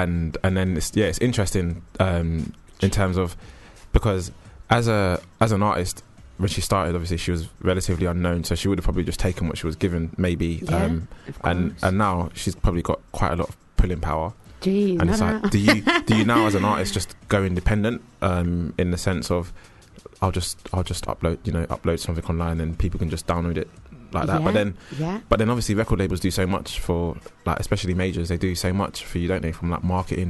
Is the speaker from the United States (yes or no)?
no; Jamaica; You know, I'm Jamaican, if that helps.